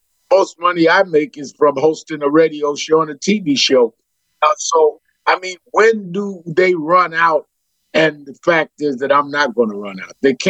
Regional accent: New York, United States; I didn't come from the South. I was born and raised in New York.

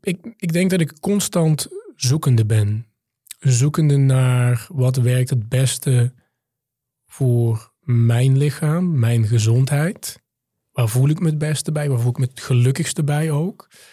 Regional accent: Limburg, Netherlands; also born or lived in South Africa; Ik ben half Nederlander, half Zuid-Afrikaan. Ik ben in Limburg op het platteland opgegroeid, in het ouderlijk huis van mijn moeder.

